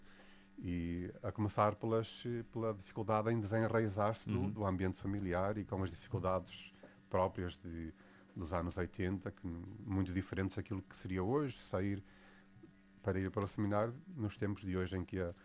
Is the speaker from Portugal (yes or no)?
yes; Neiva, Viana do Castelo, Portugal; Portanto, eu sou de Neiva e Viana do Castelo, sou do Norte, e estes últimos anos morei em Braga